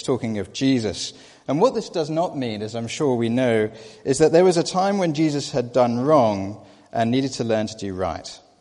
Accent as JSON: {"language": "English", "region": "Scotland", "country": "United Kingdom", "tie": "born or raised there", "said": "I grew up in Scotland, and where I grew up, there were a number of castles near us"}